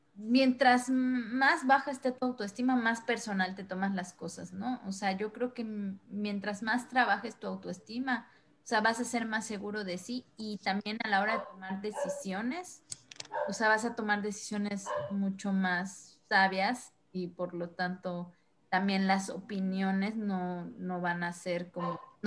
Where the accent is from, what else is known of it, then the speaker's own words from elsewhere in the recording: Mexico; yo siento que como mexicanos, o sea, si nos están escuchando otros países, los mexicanos somos muy sensibles